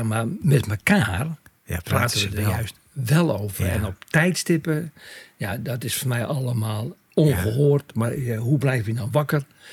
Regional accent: North Holland, Netherlands; En bij ons in West-Friesland. West-Friesland is wereldberoemd in Nederland.

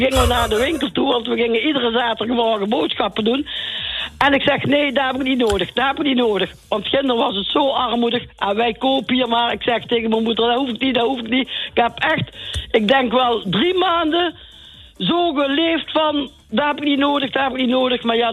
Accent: Oud Gastel, North Brabant, Netherlands; Uit Gastel.

